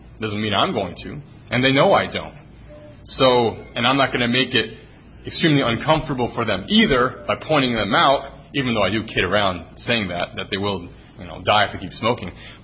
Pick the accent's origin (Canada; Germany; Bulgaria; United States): Germany; And they asked what team that was. And I said, oh, that was Germany.